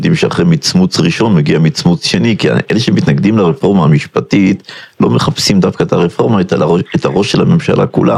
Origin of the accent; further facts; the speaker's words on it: Jerusalem, Jerusalem District, Israel; אני לפחות כירושלמי